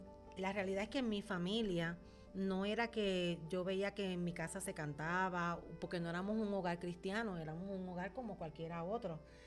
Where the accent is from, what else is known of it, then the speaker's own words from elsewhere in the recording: Lares, Puerto Rico; also born or lived in San Sebastián; Así que para mí siempre Lares es como más mi casa por el hecho de que mi niñez la viví en Lares esos primeros años.